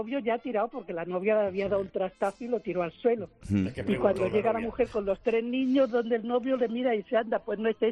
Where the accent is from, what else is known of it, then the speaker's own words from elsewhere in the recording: Madrid, Community of Madrid, Spain; No, yo soy de Madrid.